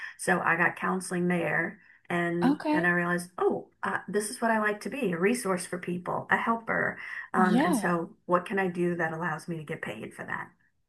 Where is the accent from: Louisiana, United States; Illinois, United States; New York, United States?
Louisiana, United States; New Orleans; Yeah, I'm from New Orleans. My whole family is there.